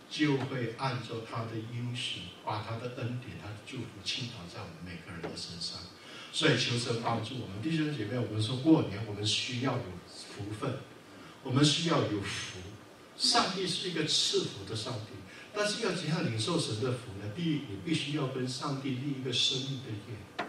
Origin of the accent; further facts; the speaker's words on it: China; 我们中国人有一句话说什么？最多三次，对不对？